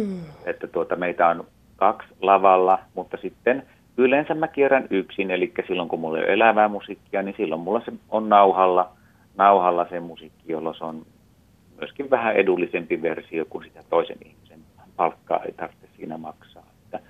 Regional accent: Oulu, North Ostrobothnia, Finland; mä olen itse alun perin oululainen.

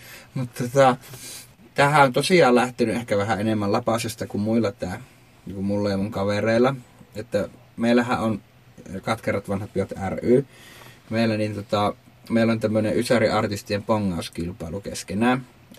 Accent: Savo, Finland; mä oon Savosta

